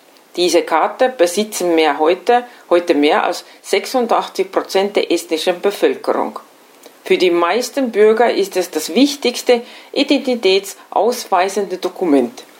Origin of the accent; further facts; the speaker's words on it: Estonia; German is a second language; moved away as an adult; now in Austria; Deutsch ist nicht meine Muttersprache, daher bitte ich, meine sprachlichen Fehler zu entschuldigen. Ich bin in Estland geboren, habe dort Gymnasium und Universität besucht